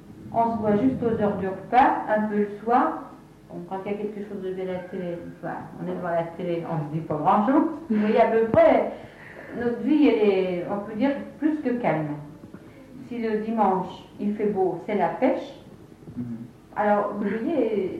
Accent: Grand Est, France; ça se passe un petit peu comme ça chez nous en Lorraine. Vous voyez, on est plus familier.

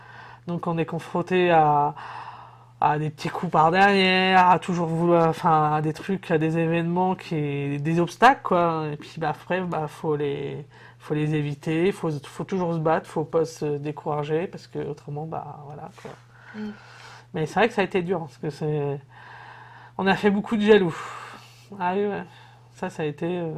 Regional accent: Neuville-aux-Bois, Centre-Val de Loire, France; moi, quand j'étais enfant, en fait, à Neuville-au-Bois, parce que je suis un peu. Enfin, c'était plus mon enfance à Neuville, parce que c'est là où

